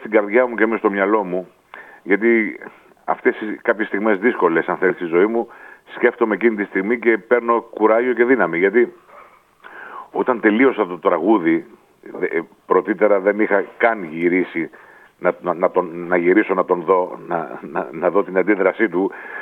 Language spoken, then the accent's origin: Greek; Athens, Attica, Greece; born there; Εμείς τα δύο τελευταία παιδιά γεννηθήκαμε στην Αθήνα.